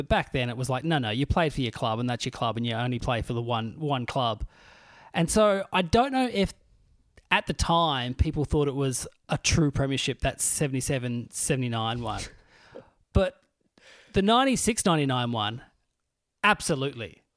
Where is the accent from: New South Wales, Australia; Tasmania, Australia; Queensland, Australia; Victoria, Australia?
Tasmania, Australia; Burnie; ended up coaching my hometown team, the Burnie Dockers.